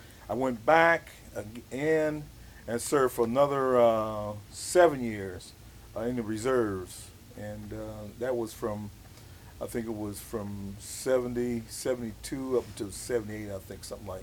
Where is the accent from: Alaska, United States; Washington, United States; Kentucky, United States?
Kentucky, United States; Covington; My father's from Georgia. My mother is a native Covingtonian. We grew up on Russell Street. That's on the west side of Covington.